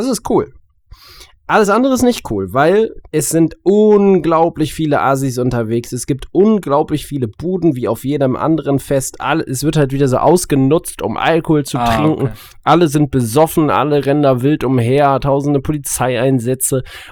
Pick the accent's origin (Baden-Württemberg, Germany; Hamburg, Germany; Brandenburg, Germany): Hamburg, Germany; Nee. In meiner Heimat.